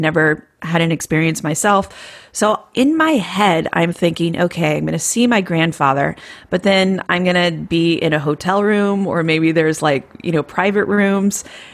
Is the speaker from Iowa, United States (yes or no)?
yes; Iowa, United States; So I flew back to Cedar Rapids. I'm from Iowa.